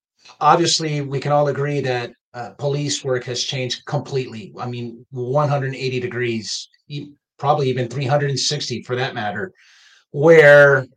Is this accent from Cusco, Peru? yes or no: no; Lima, Peru; now in United States; I was born and raised in Lima, Peru. So I came here in the, I don't want to give my age too much, but I came here in the 1980, actually. And I've been here for 40 plus years